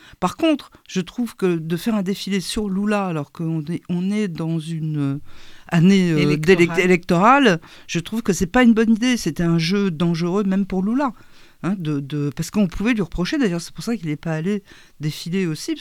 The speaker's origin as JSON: {"language": "French", "town": "Paris", "region": "Île-de-France", "country": "France", "also_born_or_lived": "Brazil", "said": "Je suis née à Paris. Et donc, je suis française et en plus parisienne."}